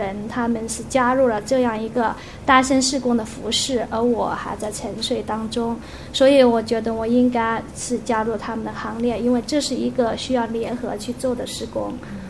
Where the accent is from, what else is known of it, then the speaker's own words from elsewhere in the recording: Hubei, China; 我是湖北的